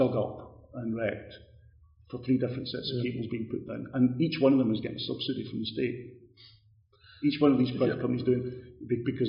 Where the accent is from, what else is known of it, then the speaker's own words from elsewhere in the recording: Scotland, United Kingdom; I grew up in Ayrshire. I used to spend my youth racing bikes around South Ayrshire and all that, and right through these wee former pit villages and all that.